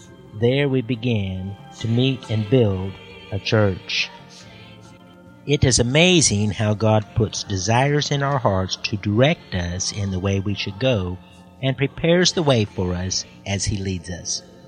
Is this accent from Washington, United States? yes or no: yes; Washington, United States; also born or lived in Alaska; I was born in Alaska and grew up in Washington State, then started college in Arizona